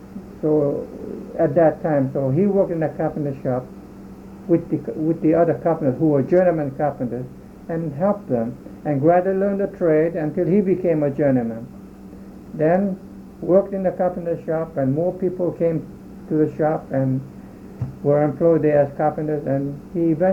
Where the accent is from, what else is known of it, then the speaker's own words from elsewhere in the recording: Kahuku, Hawaii, United States; also born or lived in Kemo; I was born in 1920 in Kemo. Then my father and our family rather moved to Kahuku Plantation, where he was employed as a carpenter in the carpenter shop in Kahuku Plantation.